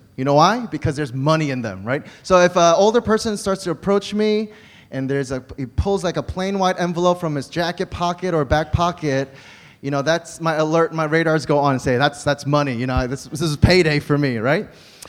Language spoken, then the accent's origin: English; United States; I grew up in America with from Korean immigrants, and so I grew up as a Korean American